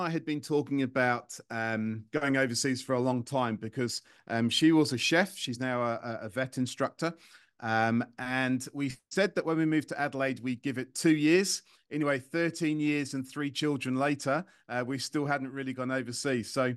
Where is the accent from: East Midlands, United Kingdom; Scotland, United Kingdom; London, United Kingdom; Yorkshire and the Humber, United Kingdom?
London, United Kingdom; now in Singapore; I grew up in London in a place called Rayners Lane, and I went to university over in the UK.